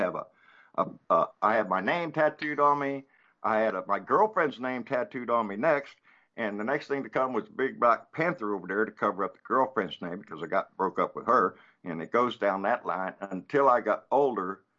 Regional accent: Corpus Christi, Texas, United States; also born or lived in Guantanamo, Cuba / New Orleans, United States; I grew up here in Corpus Christi a lot. I was a Navy brat, born in Guantanamo, Cuba, and floated around, but was basically here between Corpus Christi and New Orleans.

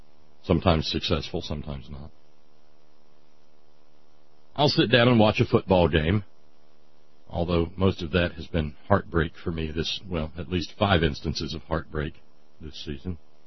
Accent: Tiffin, Ohio, United States; even in little old Tiffin, Ohio, my hometown

